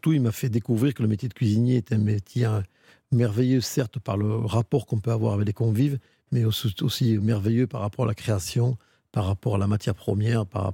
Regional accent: South, France; now in Paris, France

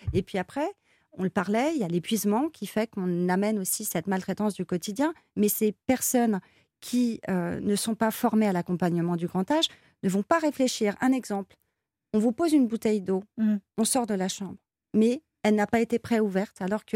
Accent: Paris, Île-de-France, France; Et oui, moi, par exemple, je suis parisienne.

